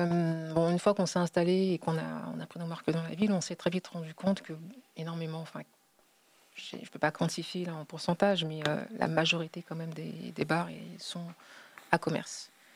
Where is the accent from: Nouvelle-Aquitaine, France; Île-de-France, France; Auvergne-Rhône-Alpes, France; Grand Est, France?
Île-de-France, France; Paris; moi, je suis née à Paris, j'ai vécu mes 38 premières années en région parisienne.